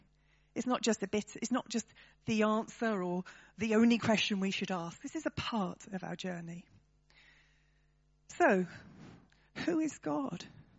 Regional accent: Northern Ireland, United Kingdom; accent: Northern Irish; In my croaky voice, in my Northern Ireland accent.

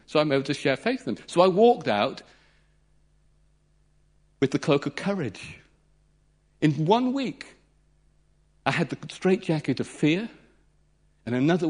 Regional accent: England, United Kingdom; I'll stand out like a sore thumb because I'm English, British-speaking person.

